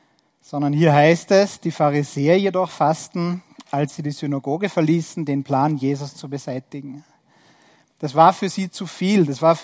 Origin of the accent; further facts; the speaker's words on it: Austria; Und das wissen wir bei uns in Österreich, wir heißen zwar christliches Land